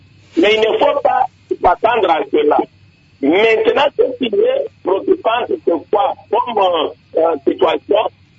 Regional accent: Kasaï-Oriental, DR Congo; C'est comme ici, chez nous, au Kasaï Oriental, je parle d'abord de mon territoire, le territoire de Tilene.

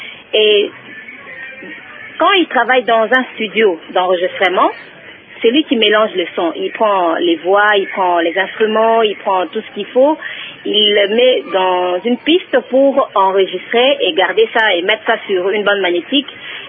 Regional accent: Lubumbashi, Haut-Katanga, DR Congo; born there; now in Kinshasa, DR Congo; Comme je suis née à Lubumbashi, nos parents nous ont exigé d'attendre dans des écoles catholiques.

